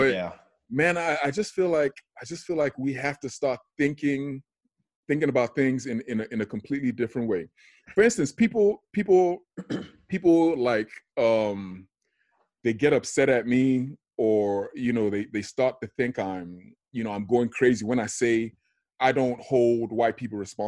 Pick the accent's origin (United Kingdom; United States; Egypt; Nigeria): Nigeria; Number one, I'm from Nigeria. Like I'm from Africa, right?